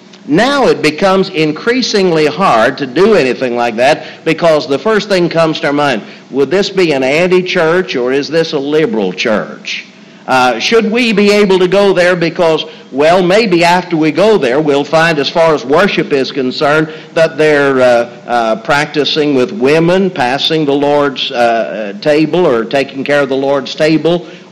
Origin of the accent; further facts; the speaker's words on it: New Martinsville, West Virginia, United States; When I was a boy growing up in New Martinsville, West Virginia